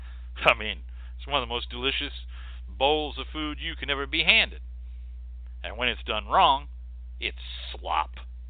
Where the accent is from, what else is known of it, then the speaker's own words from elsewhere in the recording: the South, United States; I am from the South. You can argue about that.